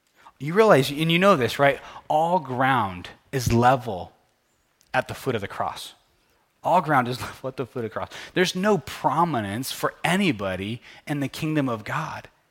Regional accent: California, United States; I grew up in California, so guess who my favorite college football team was?

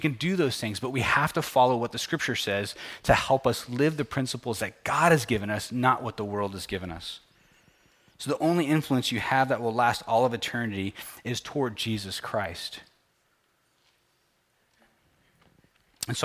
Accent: California, United States; I grew up in California, so guess who my favorite college football team was?

